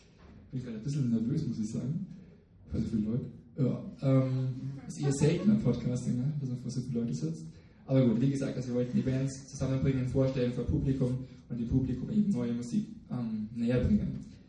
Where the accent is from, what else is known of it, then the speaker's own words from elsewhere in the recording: Bavaria, Germany; Wir kommen beide aus Bayern